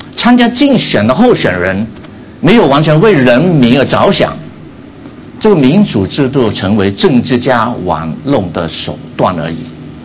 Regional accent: Vietnam; moved away as an adult; now in United States; 他知道我从越南来的

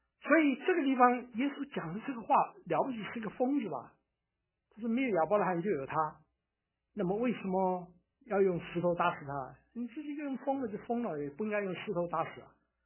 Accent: Taiwan; 你看我小的时候在台湾长大，我以前讲台湾话讲得非常好，现在叫我讲台湾话我就讲不出来了，因为太久没有讲了啊

